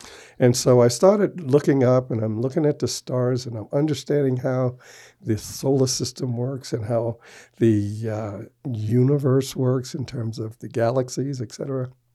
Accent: New York, United States; Well, I'm originally from New York, and I, you know, don't have a problem saying the ghettos of New York

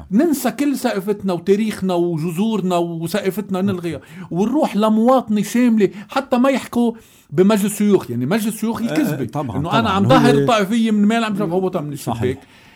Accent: Lebanon; نحن كلبنانية

